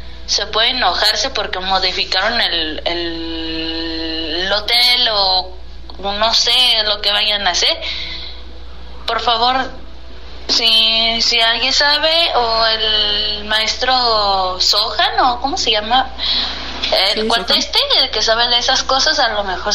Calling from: Tlajomulco, Jalisco, Mexico; de Tlajomulco.

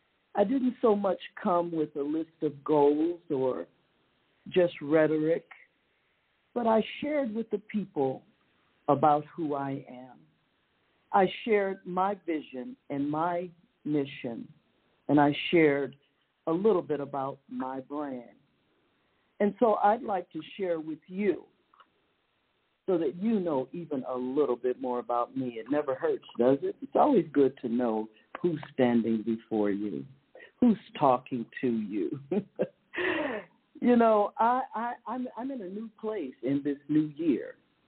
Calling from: Accra, Greater Accra, Ghana; I am calling live from Accra, Ghana. Yeah, West Africa.

